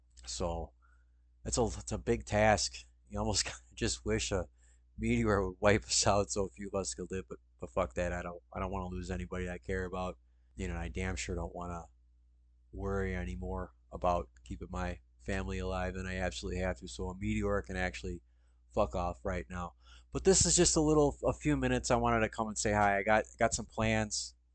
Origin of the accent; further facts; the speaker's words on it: Wisconsin, United States; accent: Wisconsin; As you can tell, my grating Wisconsin accent is a bit more nasally.